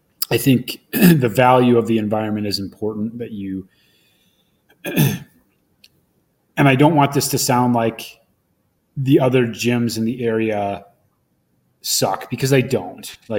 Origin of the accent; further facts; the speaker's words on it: Wausau, Wisconsin, United States; which is just north of my hometown, Wausau, Wisconsin, about 20 minutes.